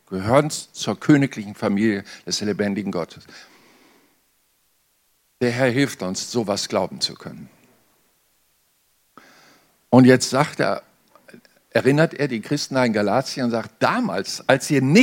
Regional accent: North Germany, Germany; Alter schützt vor Torheit nicht, sagt man bei uns in Norddeutschland. Ist das hier im Süden auch so?

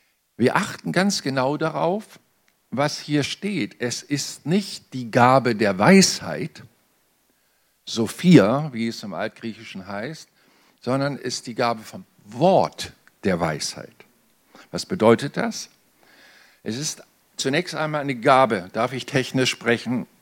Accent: North Germany, Germany; Alter schützt vor Torheit nicht, sagt man bei uns in Norddeutschland. Ist das hier im Süden auch so?

